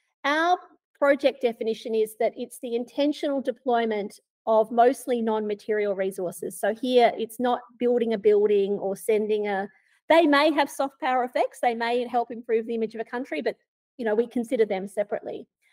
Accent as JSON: {"language": "English", "town": "Melbourne", "region": "Victoria", "country": "Australia", "tie": "born or raised there", "said": "I grew up in Melbourne. I am an AFL person all the way"}